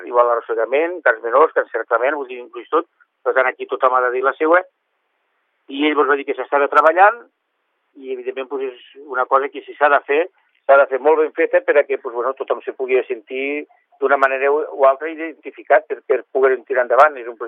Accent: L'Ametlla de Mar, Catalonia, Spain; encara que estiguem pescant a Tarragona, som de la Cala, és dos noms, estem aquí a Tarragona, però bueno, som claveros.

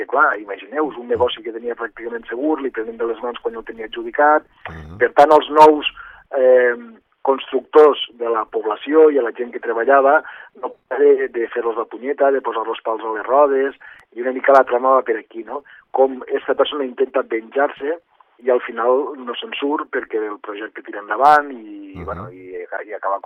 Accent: Sant Carles de la Ràpita, Catalonia, Spain; de quina manera podria fer que la història, en aquest cas del meu poble, de la Ràpita, pogués arribar a més gent

